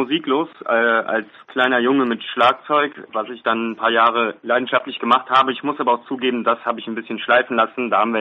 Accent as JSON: {"language": "German", "region": "North Rhine-Westphalia", "country": "Germany", "said": "Ja, wir kommen ja alle aus dem Oberbergischen Kreis und sind da in verschiedenen kleinen Läden aufgetreten, aber auch in Köln."}